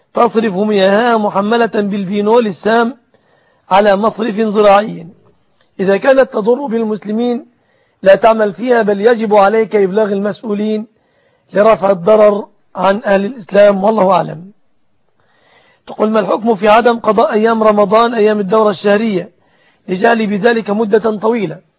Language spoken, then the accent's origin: Arabic; Egypt; فالصداق في بلادنا مصر يشمل 3 أشياء